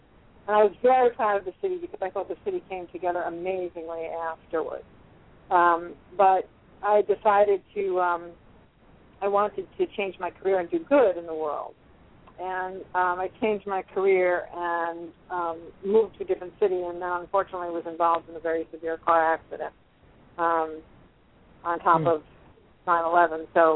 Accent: New York, United States; It was like, you know, and I'm a New Yorker, so you think, oh, it's a subway fire.

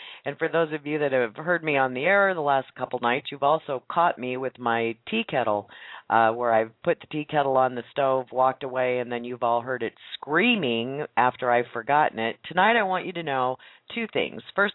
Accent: Nebraska, United States; I was born and raised here in Nebraska

